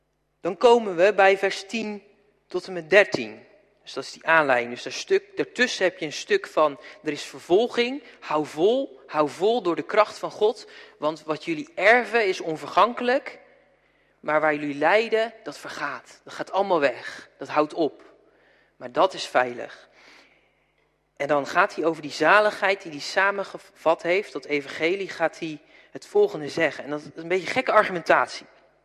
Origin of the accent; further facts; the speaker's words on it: South Holland, Netherlands; Ik kom zelf uit Zuid-Holland, dus ik mag het zeggen.